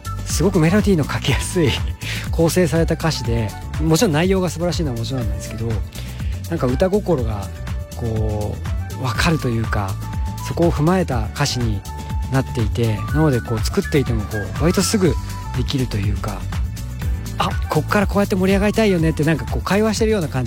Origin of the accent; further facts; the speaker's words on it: Ebina, Kanagawa, Japan; 地元の僕神奈川の海老名というところの出身なんですけど、その海老名という町は最近再開発が進みましてショッピングモールがいっぱいできたり、でもちょっと先に行くと田んぼがあったりみたいな